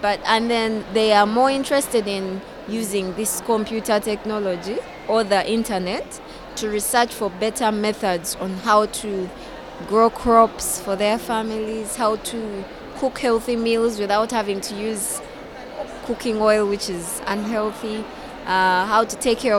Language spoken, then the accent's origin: English; Uganda; I'm coming from Uganda.